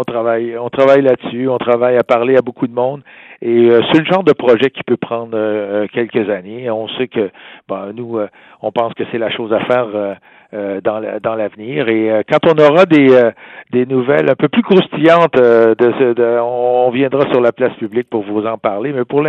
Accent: Granby, Quebec, Canada; je l'ai regardé de chez moi à Granby

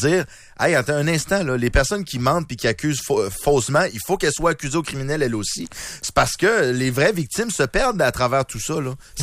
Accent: Lévis, Quebec, Canada; born there; Ma terre natale, Lévis.

